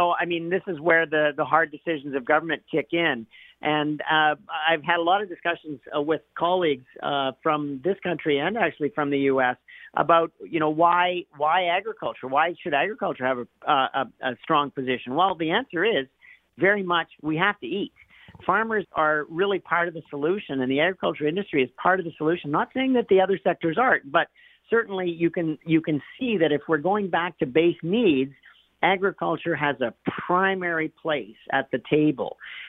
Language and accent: English; the Prairies, Canada; You know, I grew up in the Midwest of Canada, and there everybody had a cousin or a relative who was still on the farm.